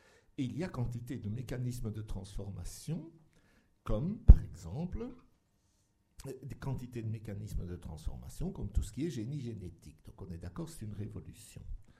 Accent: Belgium; moi je viens de Belgique, chez nous c'est très, très fort

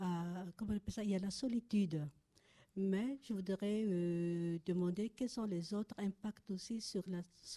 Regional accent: Madagascar; je viens de Madagascar

